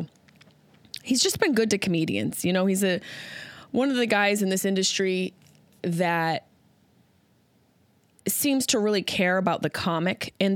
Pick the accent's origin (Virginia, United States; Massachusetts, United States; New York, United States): New York, United States; Syracuse; now in Los Angeles, United States; Obviously, Syracuse is my hometown.